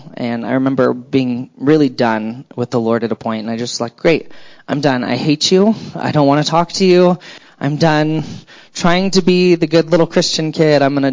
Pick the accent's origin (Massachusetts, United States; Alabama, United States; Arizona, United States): Alabama, United States; also born or lived in Philippines; I'm sort of from Alabama and spent some time in the Philippines, and I'm not used to the freezing.